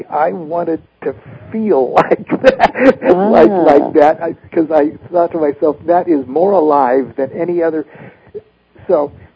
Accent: Columbus, Nebraska, United States; I was raised in Columbus, Nebraska

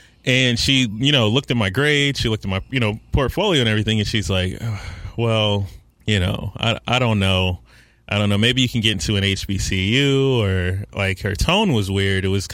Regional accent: Charlotte, North Carolina, United States; Yeah, so I'm 29. I'm pretty much from Charlotte. I've been here since 93.

